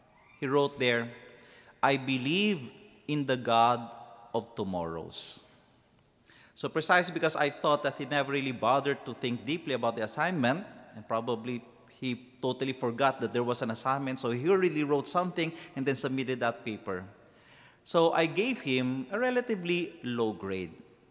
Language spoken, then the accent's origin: English; Philippines; I am a priest of the Diocese of Iva in Zambales in the Philippines. Yes, I'm a Filipino.